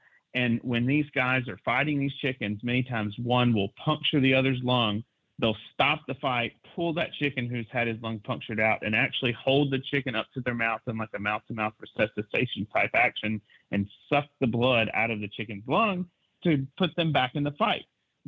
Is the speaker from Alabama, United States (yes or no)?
yes; Citronelle, Alabama, United States; I know Citronelle, Alabama, near Mobile, my hometown, had a bust a few years ago.